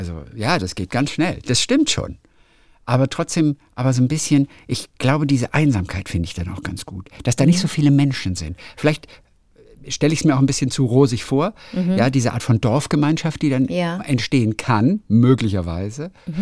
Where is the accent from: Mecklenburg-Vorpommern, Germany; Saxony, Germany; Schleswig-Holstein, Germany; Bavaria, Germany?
Schleswig-Holstein, Germany; Dann kommt aber direkt meine Heimat Schleswig-Holstein.